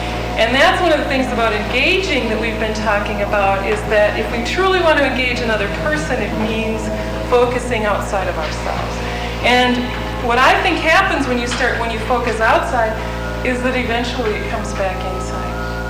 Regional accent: Mankato, Minnesota, United States; I'm from Mankato, Minnesota.

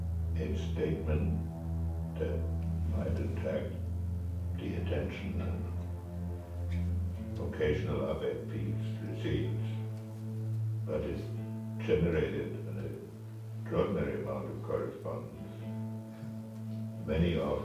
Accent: Austria; English is a second language; now in United States; Everyone knows that I grew up in Austria.

